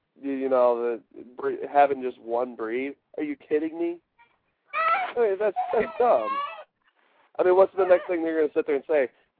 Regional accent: Rockford, Illinois, United States; I'm not sure not if my hometown of Rockford, Illinois, they have one of that.

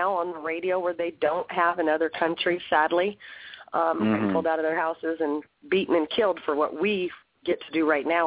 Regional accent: Hollywood, California, United States; born there; also born or lived in Inglewood; My pleasure. I was born in Hollywood, California, 1966. I went and moved to Inglewood

